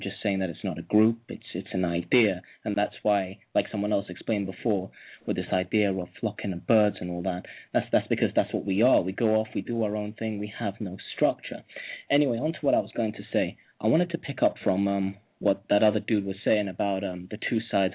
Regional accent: England, United Kingdom; Firstly, I'm English, in case you can't hear by my accent.

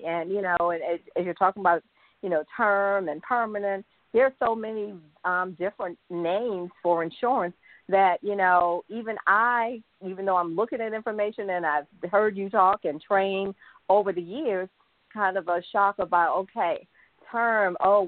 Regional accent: Richmond, Virginia, United States; you're here in my hometown, you're in Richmond, Virginia.

